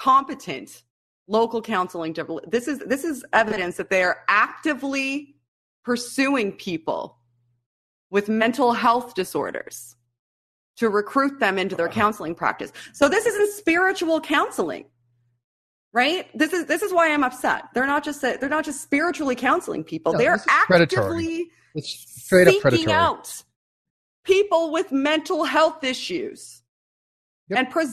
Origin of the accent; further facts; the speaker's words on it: Canada; but I am Canadian. Your congressman's not going to listen to me.